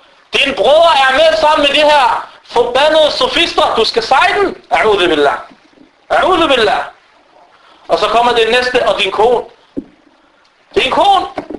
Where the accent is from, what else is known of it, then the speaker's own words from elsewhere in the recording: Palestine; Ashira, min stam. Jeg er palæstinenser. Og jeg kommer fra den her stam.